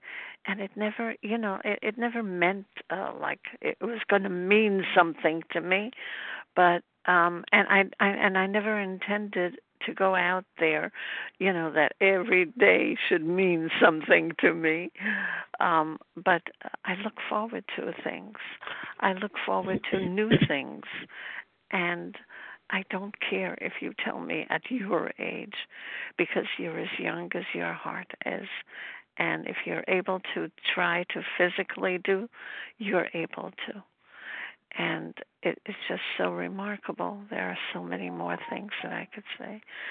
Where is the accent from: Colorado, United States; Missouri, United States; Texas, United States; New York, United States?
New York, United States; Brooklyn; I'm from Brooklyn, New York, and I'm grateful to be on today.